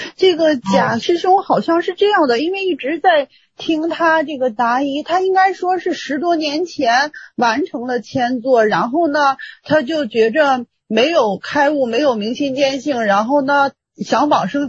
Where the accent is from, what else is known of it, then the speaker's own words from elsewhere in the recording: Shanxi, China; 因为我是山西人，我能听懂他说的话